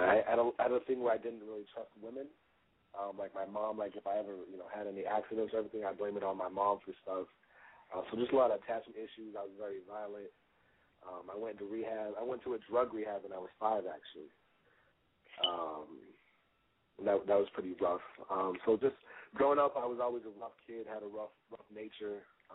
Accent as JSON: {"language": "English", "town": "Los Angeles", "region": "California", "country": "United States", "tie": "born there", "said": "So I was born in 1987, November 6th, Scorpios. But I was born in Los Angeles."}